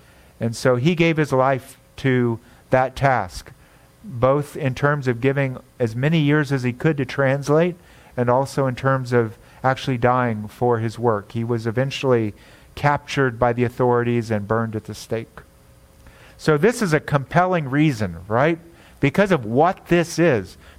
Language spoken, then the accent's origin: English; United States; because I'm very American, and being very American, I think very individualistically.